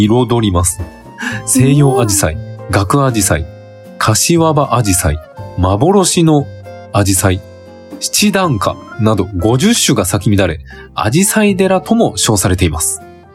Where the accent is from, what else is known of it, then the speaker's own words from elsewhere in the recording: Kyoto, Japan; 地元の京都行ったことがないんだ。